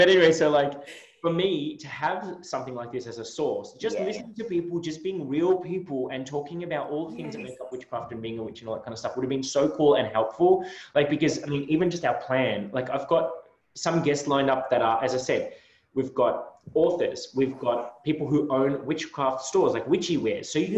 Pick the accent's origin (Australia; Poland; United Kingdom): Australia; Adelaide, South Australia; I'm from Adelaide. Both Aussies